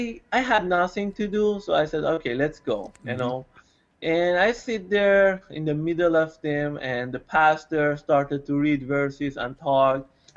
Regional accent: Iran; born there; English is a second language; I was born in Iran in a Muslim family.

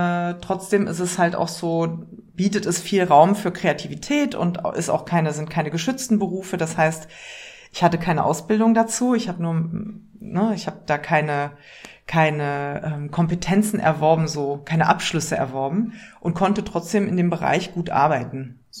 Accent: West Germany, Germany; Ich bin in Westdeutschland aufgewachsen und als Konzept war Feminismus eigentlich ganz lange gar nicht Teil meines Lebens.

